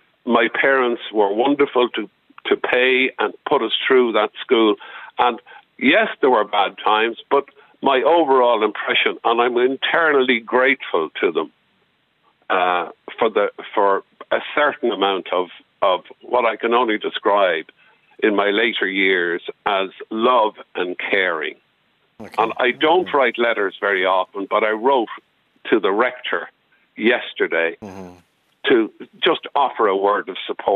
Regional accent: Dublin, Leinster, Ireland; And I grew up in Finglas Road in Glasnevin.

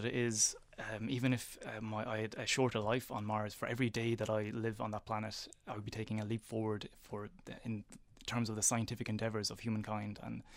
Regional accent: Leinster, Ireland; also born or lived in Dublin, Ireland / United States; I grew up in Kildare on a small farm.

